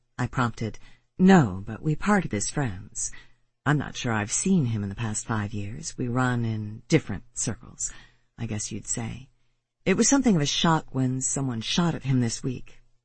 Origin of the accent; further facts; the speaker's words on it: Pittsburgh, Pennsylvania, United States; now in Philadelphia, United States; I didn't grow up around here. I was raised outside of Pittsburgh and came to Philadelphia for college. I liked the area, so I stayed on and got a master's degree.